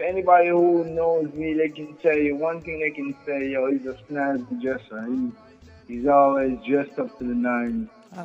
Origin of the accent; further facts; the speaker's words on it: Jamaica; now in United States; Yeah, when I was growing up in Jamaica, I used to play soccer.